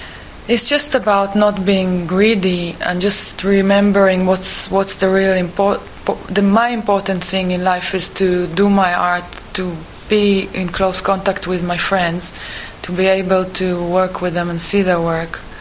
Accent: Israel; I grew up. I would say more with kind of hippie notions, I think, because I grew up in Israel, but not really.

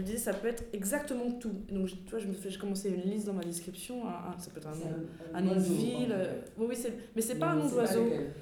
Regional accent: Île-de-France, France; now in Brussels, Belgium; moi ça fait 12 ans que je suis à Bruxelles, je suis française aussi, moi je viens du 9-3

